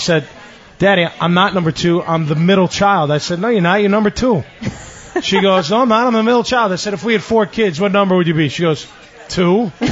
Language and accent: English; Chicago, Illinois, United States; also born or lived in Boston; now in Jacksonville, United States; I've been here 20 years now. And although I'm from Chicago and went to school in Boston, I consider this home.